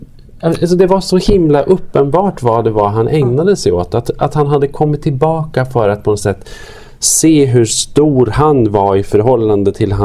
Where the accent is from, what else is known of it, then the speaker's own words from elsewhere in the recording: Arbrå, Gävleborg County, Sweden; vi är från Arbro bägge två, jag och Peter Stormare.